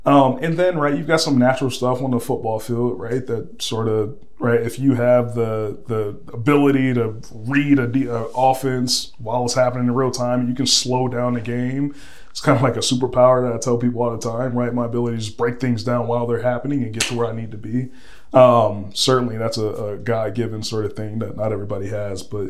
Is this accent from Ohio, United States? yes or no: yes; Columbus, Ohio, United States; So as you mentioned, born and raised in Columbus, I used to play for an organization called the Eastland Vikings.